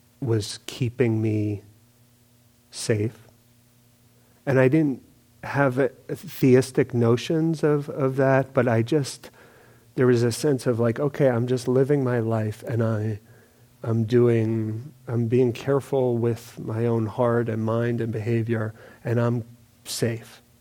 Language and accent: English; New York, United States; I grew up in New York. My parents were, I was out here, but my parents were there on 9/11.